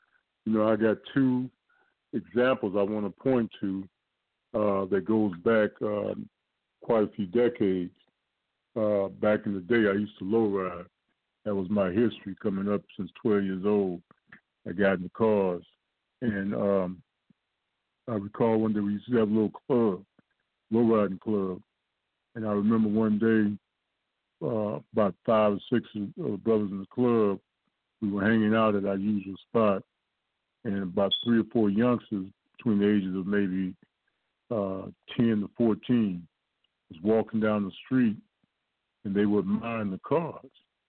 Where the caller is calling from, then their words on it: Los Angeles, California, United States; I'm calling from Los Angeles area.